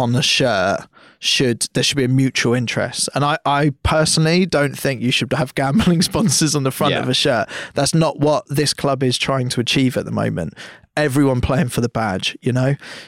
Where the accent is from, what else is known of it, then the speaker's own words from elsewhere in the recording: Pinner, London, United Kingdom; you're from Pinner, I'm from Pinner.